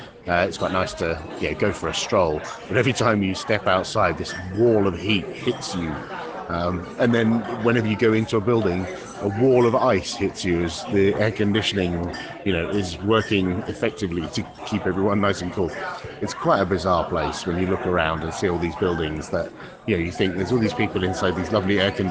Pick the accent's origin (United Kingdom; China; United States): United Kingdom; England; I'll catch up with you all when I get back to Blighty, where nobody will comment on my accent. Unlike here, where every single person comments on my accent, which is fun.